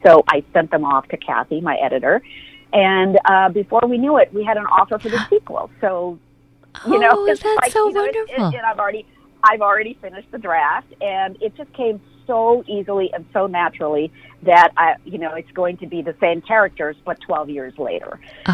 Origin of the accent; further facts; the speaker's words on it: United States; I would have said, no, you know, I'm largely American. I have been mm-hmm. raised here.